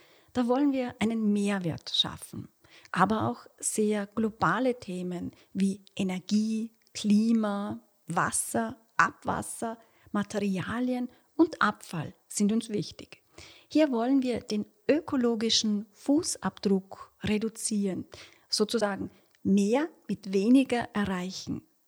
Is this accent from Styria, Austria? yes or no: yes; Styria, Austria; Ja, ich komme aus der Südsteiermark, wo ich 20 Jahre lang als Friseurin gearbeitet und die Meisterprüfung 2003 gemacht habe.